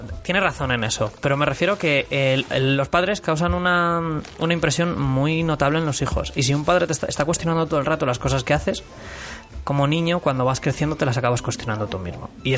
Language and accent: Spanish; Castromil, Galicia, Spain; Castromil, en Ourense. En mitad de las puñeteras montañas.